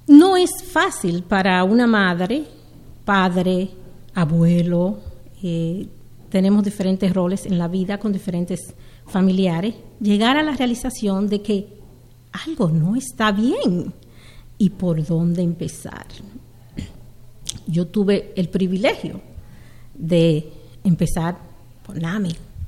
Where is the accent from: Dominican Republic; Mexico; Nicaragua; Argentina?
Dominican Republic; fue como decimos los dominicanos, en pañales y muy asustada.